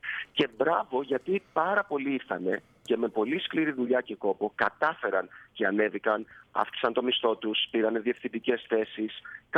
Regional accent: Greece; now in United Kingdom; απλά νομίζω σαν Έλληνας νιώθεις πιο άνετα άμα μπορείς να μιλήσεις τη γλώσσα σου.

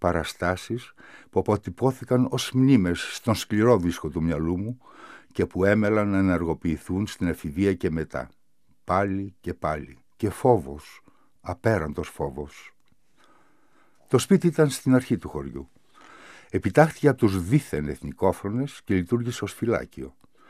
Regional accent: Polygyros, Central Macedonia, Greece; Γεννήθηκα στον Πολύγερο της Χαλκιδικής, όπου τέλειωσα και τις εγκύκλιες σπουδές, δημοτικό σχολείο και γυμνάσιο.

